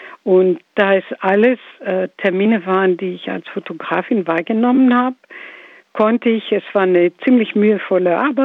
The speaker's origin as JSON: {"language": "German", "country": "Greece", "second_language": "German", "moved": "as an adult", "lives_now": "Hamburg, Germany", "said": "Ich bin Griechin und lebe seit 40 Jahren in Hamburg als Griechin"}